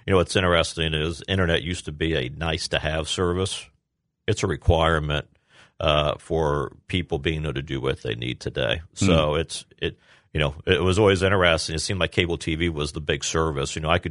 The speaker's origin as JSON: {"language": "English", "town": "Quincy", "region": "Illinois", "country": "United States", "tie": "born or raised there", "also_born_or_lived": "Springfield", "said": "Yeah, born and raised in Quincy, Illinois. Went away to college. Actually lived in Springfield after college for a little bit"}